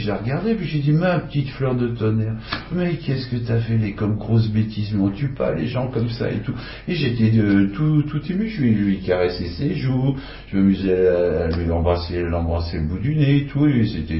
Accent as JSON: {"language": "French", "region": "Normandy", "country": "France", "said": "Non, moi je suis normand, mais j'ai acheté une maison en Bretagne."}